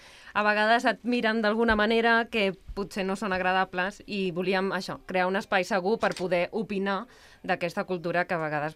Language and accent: Catalan; Sabadell, Catalonia, Spain; jo sóc de Sabadell, fa uns anys que visc a Castellà